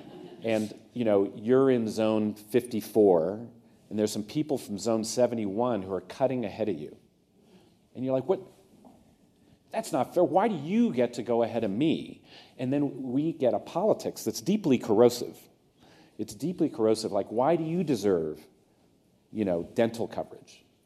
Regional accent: Ohio, United States; growing up in Ohio, you believe in self-sufficiency and that you are reluctant to impose on others

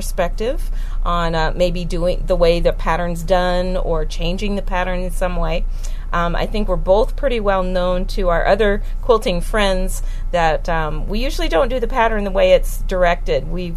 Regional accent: Storm Lake, Iowa, United States; I'm from Storm Lake, Iowa.

